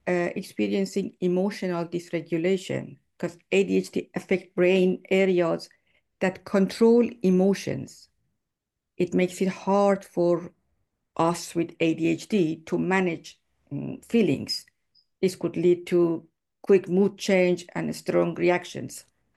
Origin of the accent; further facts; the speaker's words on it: Iran; moved away; You know, I'm originally from Iran, and coming from that country, I've witnessed the harsh realities of repression, discrimination, especially against women.